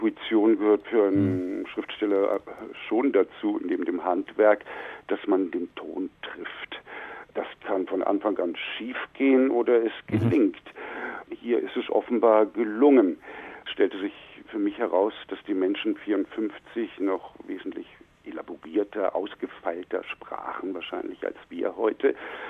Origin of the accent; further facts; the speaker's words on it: Lower Saxony, Germany; Ja, ich bin Jahrgang 56, aber in der Lüneburger Heide aufgewachsen.